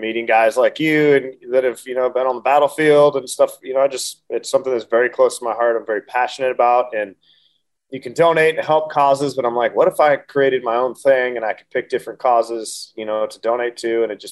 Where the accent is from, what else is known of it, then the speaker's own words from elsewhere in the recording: Montana, United States; I grew up in Montana, and I remember recruiters always coming to my house